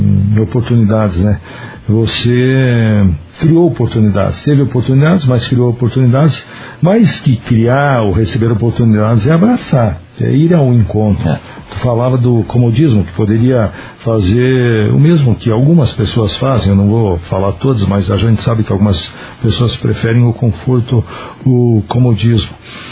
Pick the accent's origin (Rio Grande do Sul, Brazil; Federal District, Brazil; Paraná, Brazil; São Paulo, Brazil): São Paulo, Brazil; Santos; Que eu sou de Santos